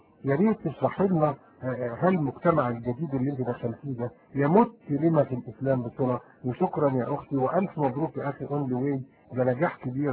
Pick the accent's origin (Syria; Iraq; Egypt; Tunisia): Egypt; عندنا في مصر بالذات